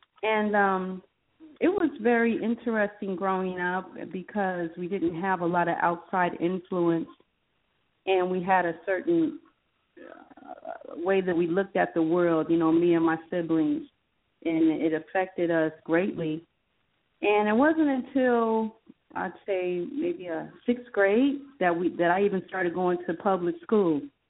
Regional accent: Phoenix, Arizona, United States; also born or lived in New Orleans; Born in New Orleans, but raised in Phoenix.

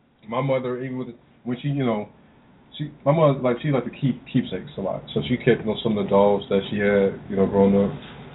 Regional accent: Denver, Colorado, United States; especially coming from Denver, where, you know, back when I was growing up in Denver, we were only 7.9% of the population.

